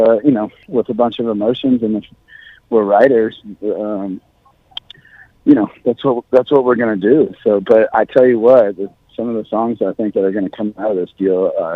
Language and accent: English; Austin, Texas, United States; I grew up in Austin, Texas, so it's like half country, half hippie, half kind of part outlaw kind of thing.